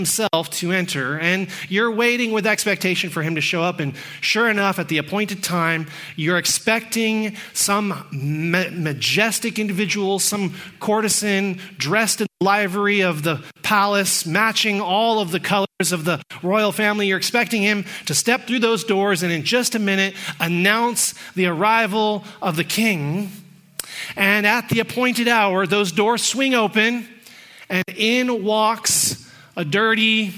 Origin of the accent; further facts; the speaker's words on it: United States; now in Canada; Now, I'm an American, so I don't give a lot of consideration to royalty